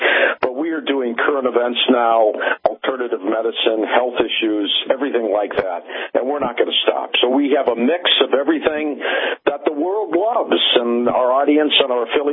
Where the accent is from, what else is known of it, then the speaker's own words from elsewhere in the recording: St. Louis, Missouri, United States; Jack Dorsey was from St. Louis. I'm from St. Louis.